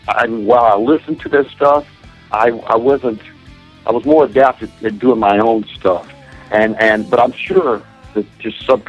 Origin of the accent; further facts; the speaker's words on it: Deep South, United States; moved away as an adult; now in Los Angeles, United States; And I played in bands, and I'm from the South, the Deep South.